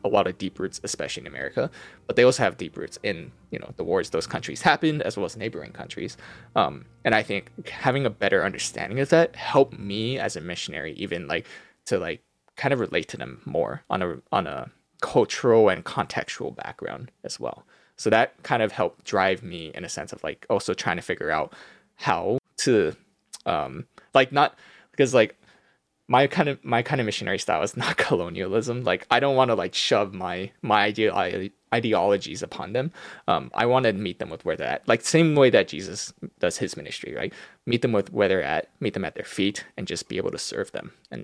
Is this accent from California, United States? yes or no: yes; California, United States; Like I grew up in the Bay Area, and never really left here, I guess, except for college.